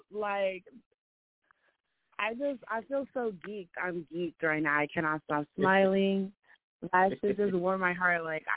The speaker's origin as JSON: {"language": "English", "town": "Bronx", "region": "New York", "country": "United States", "said": "I'm from the Bronx, uptown, you know, the best part of the Bronx."}